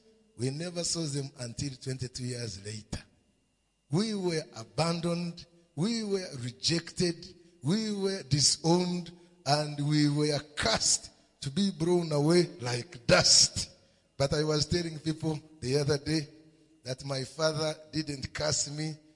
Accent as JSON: {"language": "English", "country": "Rwanda", "said": "I am a refugee from Rwanda. I don't have my relatives."}